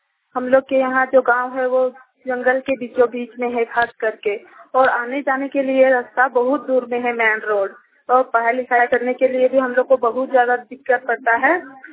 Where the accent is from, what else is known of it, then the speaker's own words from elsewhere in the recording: Patariya, India; मैं पटरिया से हूँ